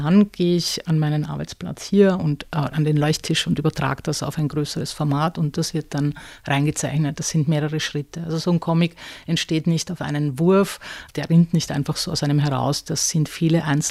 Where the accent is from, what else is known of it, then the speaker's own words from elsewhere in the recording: Vienna, Austria; Ich komme aus Wien.